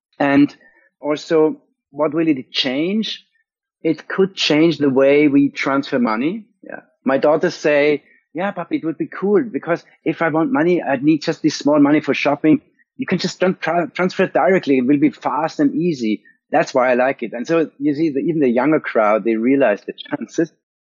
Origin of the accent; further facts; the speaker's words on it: Vienna, Austria; English is a second language; I'm from Austria, Vienna